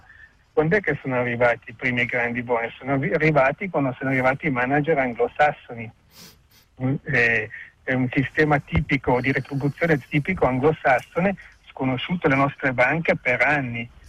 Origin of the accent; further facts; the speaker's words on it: Ticino, Switzerland; come ticinesi, come svizzeri